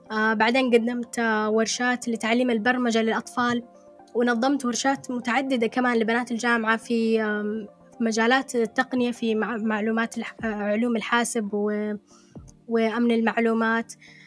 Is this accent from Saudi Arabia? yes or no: yes; Saudi Arabia; وفي كمان عندنا بالسعودية